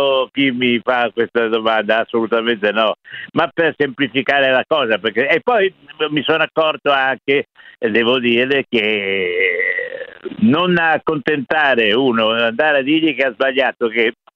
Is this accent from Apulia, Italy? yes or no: no; Milan, Lombardy, Italy; born or raised there; also born or lived in Lodi